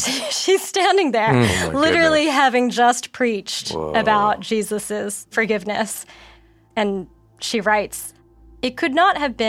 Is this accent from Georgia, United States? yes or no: no; New York, United States; now in United Kingdom; Born and raised in New York, but I've been living in England for the past 5 years.